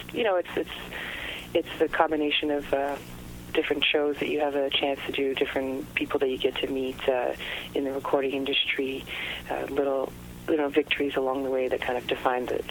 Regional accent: Montreal, Quebec, Canada; I am from Montreal, from a bilingual family, and I grew up going to school in French in high school, and I went to college in English, so I definitely have both of those cultural backgrounds in me, and they're both important.

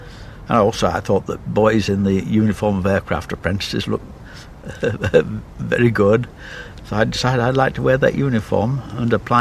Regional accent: Leamington Spa, West Midlands, United Kingdom; also born or lived in Coventry; I lived there in Coventry for 9 years, went to an elementary school there, and then the family moved to Leamington Spa

